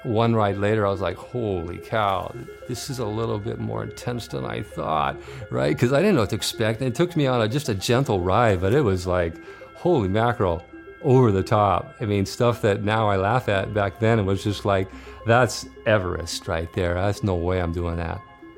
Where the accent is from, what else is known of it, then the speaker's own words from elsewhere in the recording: Hawaii, United States; moved away; When I moved from Hawaii to the mainland, call it the mainland from when you're from Hawaii, I would be riding on the road on a road bike, and I'd be riding up and down the coast.